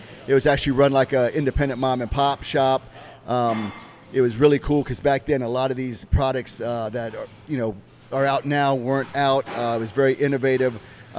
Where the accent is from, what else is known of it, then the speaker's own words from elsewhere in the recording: Virginia, United States; moved away as an adult; I ended up finding myself down here in North Carolina because I was originally from Northern Virginia. And so I moved down here in 1996